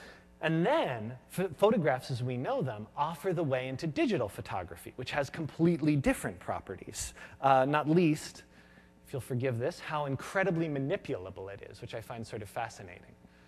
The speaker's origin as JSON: {"language": "English", "region": "California", "country": "United States", "tie": "born or raised there", "said": "I grew up in Northern California"}